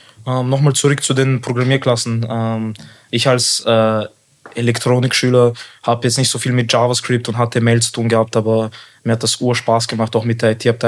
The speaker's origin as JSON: {"language": "German", "country": "Bulgaria", "second_language": "German", "said": "Ich komme ja auch aus Bulgarien, nur so nebenbei."}